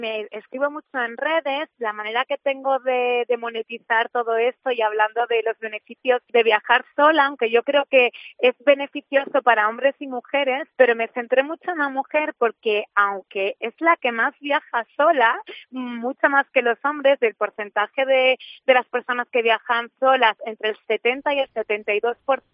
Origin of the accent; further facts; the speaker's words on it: Manzanares, Castilla-La Mancha, Spain; born there; yo soy periodista, nací en Manzanares